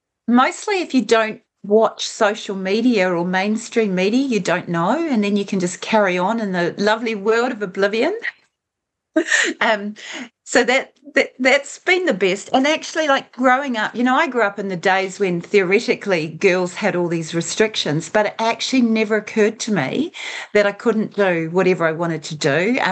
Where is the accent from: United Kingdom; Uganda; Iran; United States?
United Kingdom; Stevenage, East of England; born there; No, I was born in England. I was born in Hertfordshire.